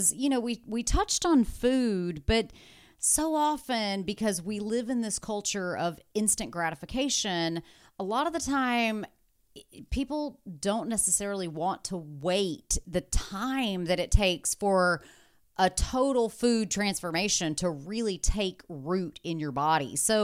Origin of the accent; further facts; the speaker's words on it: Alabama, United States; I mean, you know, I'm from Alabama. You can go right down the road and get a salad that has half a pound of pulled pork on top of it.